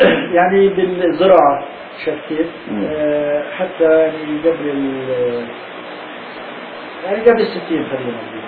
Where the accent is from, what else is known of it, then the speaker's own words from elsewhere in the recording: Saruna, Palestine; moved away; البيوت مفتوحه، هي قريتنا من القرى المدمره يعني ممسوحه معالمها